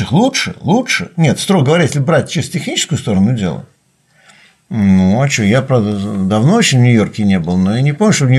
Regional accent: Moscow, Russia; Честно говоря, мне, как коренному москвичу, это не нравится

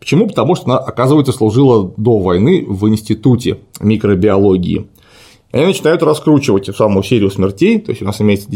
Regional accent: Saint Petersburg, Russia; Я некоторым образом ленинградец, поэтому для меня тема интересна.

